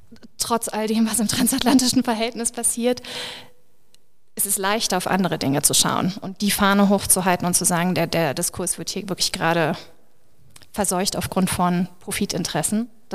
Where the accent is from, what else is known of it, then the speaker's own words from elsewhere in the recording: Berlin, Germany; ich komme aus Berlin